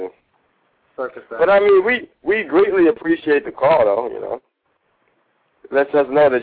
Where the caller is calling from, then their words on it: Atlanta, Georgia, United States; I'm calling from the ATL.